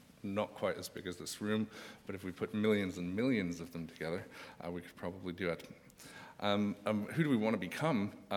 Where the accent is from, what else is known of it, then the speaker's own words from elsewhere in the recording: Canada; and I'm from Canada, so I'll apologize for the slightly dodgy English accent if it's coming across.